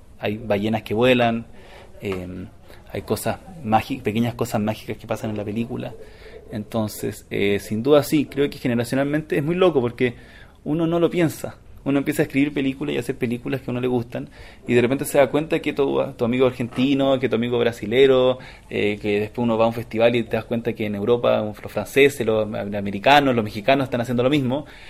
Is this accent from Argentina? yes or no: no; Chile; como chilenos y latinoamericanos, a veces tenemos más cercanía natural con festivales